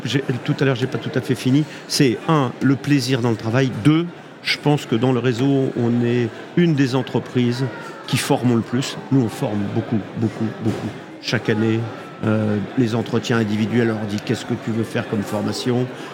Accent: Le Mans, Pays de la Loire, France; now in Rouen, France; Alors, je suis natif du Mans, c'est le début de l'aventure, et maintenant j'habite à Rouen.

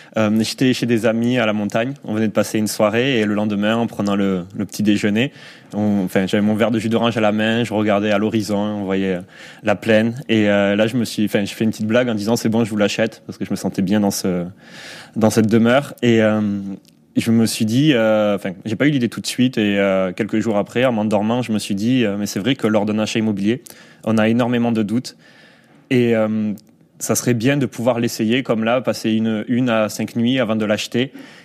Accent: Southwest France, France; accent: southwestern French; j'ai démarché des agences, donc dans le sud-ouest, vous devez l'entendre à mon accent.

